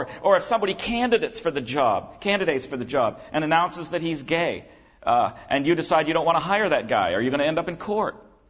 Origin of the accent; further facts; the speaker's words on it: New England, United States; Now, I'm from New England, okay